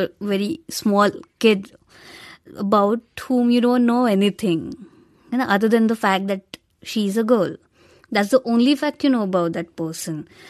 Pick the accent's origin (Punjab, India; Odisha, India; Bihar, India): Bihar, India; They did tell me I am from Bihar, but then more than that, even they didn't know like what's exactly the thing.